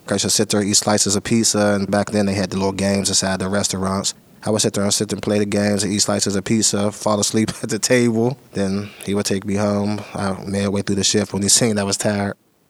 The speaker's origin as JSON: {"language": "English", "town": "Pittsburgh", "region": "Pennsylvania", "country": "United States", "tie": "born or raised there", "said": "I'm from the Hill District. I was born and raised at Robinson Court, then moved up Chauncey Drive when I was young."}